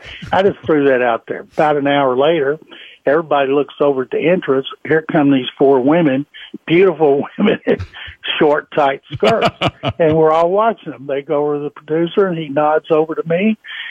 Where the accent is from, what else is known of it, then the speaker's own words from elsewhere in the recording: Waco, Texas, United States; I went this past weekend to Waco, my hometown, for my 35th consecutive softball reunion